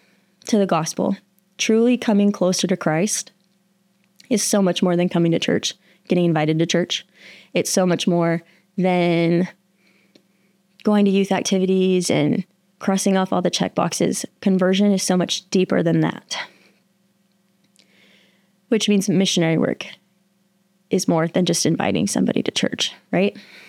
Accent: Texas, United States; now in Utah, United States; I grew up in Texas. I didn't grow up in Utah. We're living in Utah right now.

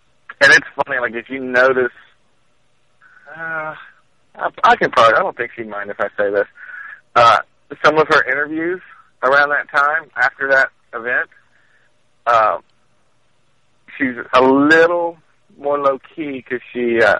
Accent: Kentucky, United States; I'm like, what is wrong with my accent here? Now, but, that's just growing up in Kentucky.

